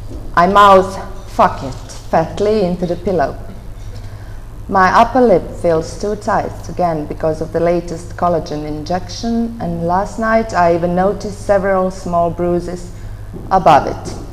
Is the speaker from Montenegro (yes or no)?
yes; Montenegro; Montenegro, which is also my country, my home country